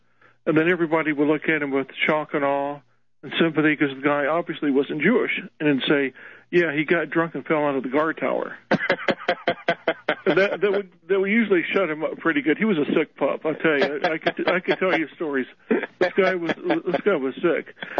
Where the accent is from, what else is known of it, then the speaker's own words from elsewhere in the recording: Ireland; And, you know, I'm Irish, so I can appreciate